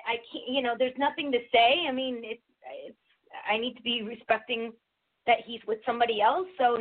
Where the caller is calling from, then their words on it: Connecticut, United States; Connecticut. And I think I've called before.